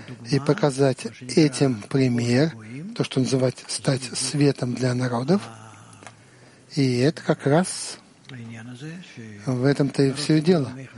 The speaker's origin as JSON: {"language": "Russian", "town": "Haifa", "region": "Haifa District", "country": "Israel", "said": "я из Хайфы."}